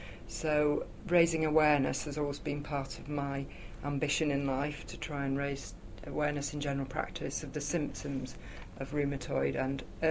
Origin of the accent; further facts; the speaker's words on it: West Midlands, United Kingdom; I'm a GP from Shropshire